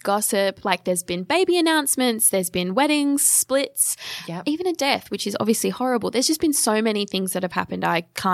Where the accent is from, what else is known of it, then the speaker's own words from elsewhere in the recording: Geelong, Victoria, Australia; I'm from Victoria. I'm actually – Jimmy played for Geelong, the Geelong Cats. I'm from Geelong.